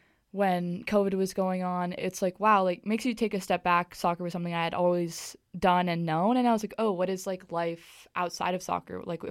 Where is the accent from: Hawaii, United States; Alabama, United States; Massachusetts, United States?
Hawaii, United States; Kailua; I'm from Kailua, on the island of Oahu in Hawaii, which a lot of people think is pretty cool. I also think it's cool, and I'm very grateful to have grown up there.